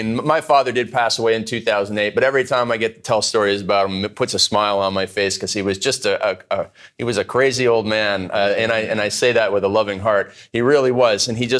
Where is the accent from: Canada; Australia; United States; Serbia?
Canada; I grew up in Canada. We had a beef cattle ranch.